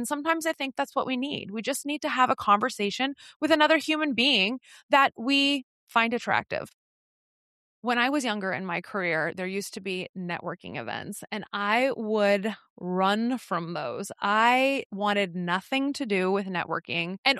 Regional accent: California, United States; I come from Northern California, and in Northern California, we definitely get weather.

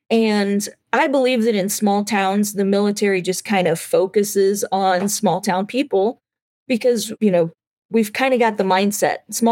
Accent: Indiana, United States; I grew up in Indiana, northern Indiana. I have two sisters.

